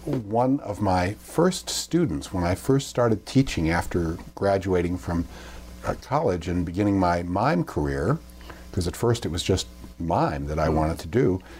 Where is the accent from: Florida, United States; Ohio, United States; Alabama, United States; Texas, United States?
Florida, United States; Miami; I grew up in Miami, Florida, which was a rather bizarre place for anybody to grow up. It's still bizarre.